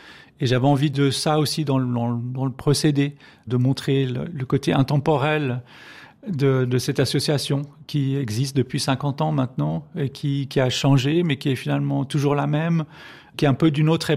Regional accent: Geneva, Switzerland; Oui, j'ai grandi à Schaenbourg.

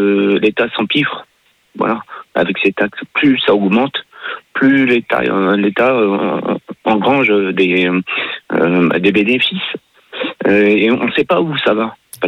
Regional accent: Palavas-les-Flots, Occitanie, France; Moi, j'ai grandi à Palaval, donc c'est une petite station balnéaire.

